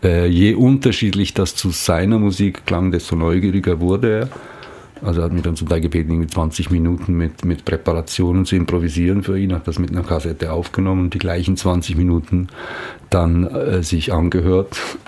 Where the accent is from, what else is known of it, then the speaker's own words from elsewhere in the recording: Switzerland; now in Brazil; Ich wohne seit 23 Jahren in Brasilien, ich bin ein Schweizer.